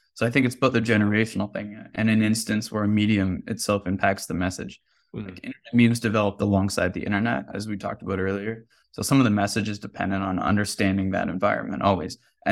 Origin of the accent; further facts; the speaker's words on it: Ottawa, Ontario, Canada; it's also from my hometown of Ottawa, Ontario.